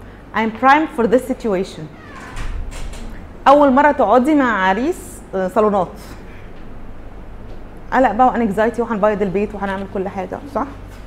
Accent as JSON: {"language": "Arabic", "country": "Egypt", "said": "في التعليم عندنا في مصر"}